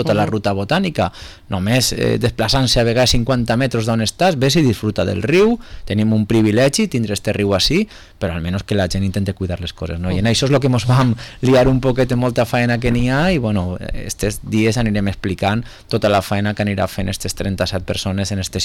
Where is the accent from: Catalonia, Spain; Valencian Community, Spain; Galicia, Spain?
Valencian Community, Spain; I en la nostra cultura d'ací del Mediterrani i en nosaltres especialment com a valencians